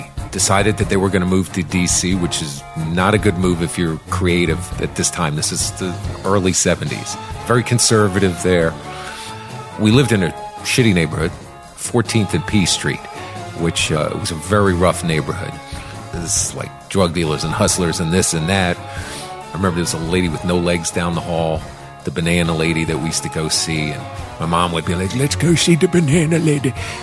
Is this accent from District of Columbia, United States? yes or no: yes; Washington, District of Columbia, United States; I grew up in Washington, D.C. in the 70s.